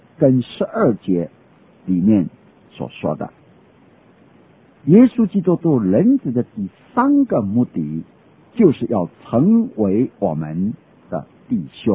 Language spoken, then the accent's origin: Chinese; China; 我们中国人称兄弟为手足之情，很密切的彼此帮助的